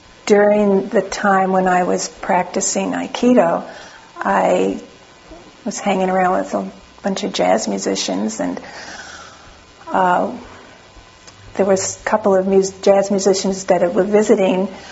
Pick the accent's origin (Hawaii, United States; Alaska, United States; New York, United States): New York, United States; I didn't say anything very much about my background, except that I'm from New York. My grandparents are all from Eastern Europe, and they came over to Ellis Island